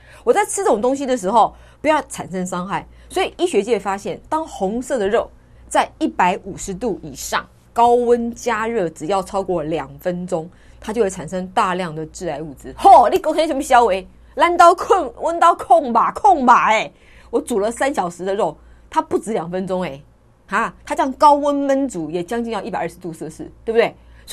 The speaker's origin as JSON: {"language": "Chinese", "country": "Taiwan"}